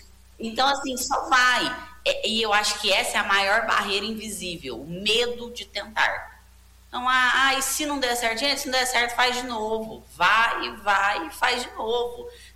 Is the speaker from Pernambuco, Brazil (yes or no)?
no; Minas Gerais, Brazil; Bem mineira falando aqui, sou mineira, mas só vai e faz.